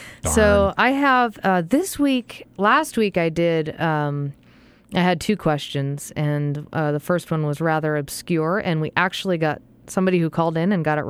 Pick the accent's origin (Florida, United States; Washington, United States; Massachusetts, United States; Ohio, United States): Massachusetts, United States; And I am from, I don't know if you know this, Mike, but I'm from Massachusetts originally.